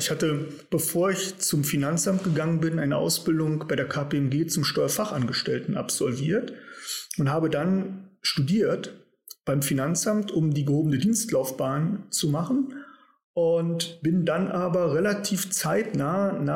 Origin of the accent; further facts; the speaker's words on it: Lutherstadt Wittenberg, Saxony-Anhalt, Germany; born there; now in Cologne, Germany; Nein. Ich komme gebürtig aus Lutherstadt-Wittenberg.